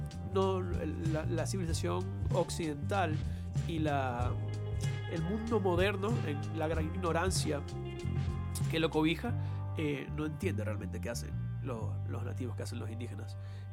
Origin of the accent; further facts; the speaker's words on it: Puerto La Cruz, Anzoátegui, Venezuela; es una banda originaria de acá de Venezuela, originaria justamente de mi pueblo, ya de Puerto La Cruz.